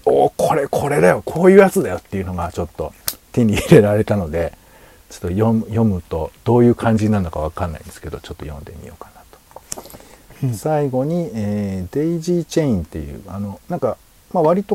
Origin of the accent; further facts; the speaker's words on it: Nagoya, Aichi, Japan; まずあの僕あの地元が名古屋の方なんで